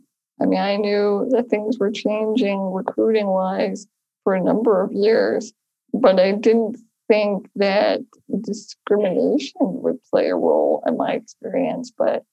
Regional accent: Philadelphia, Pennsylvania, United States; also born or lived in Phoenix; when we got married, we moved from Philadelphia, where we're from, to Phoenix, Arizona.

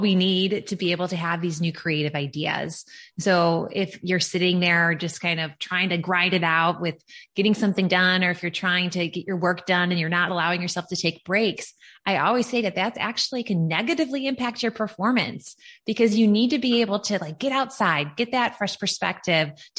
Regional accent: Midwest, United States; You know, I'm from the Midwest.

